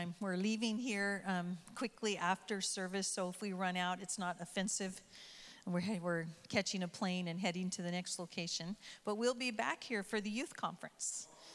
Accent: United States; you know, I can speak as an American, so if this doesn't pertain to you

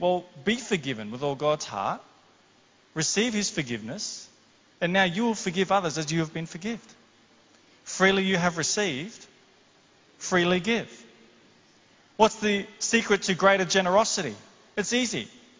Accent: Mount Isa, Queensland, Australia; born there; I was born in Mount Isa. If you can forgive me for that, I was born in Mount Isa.

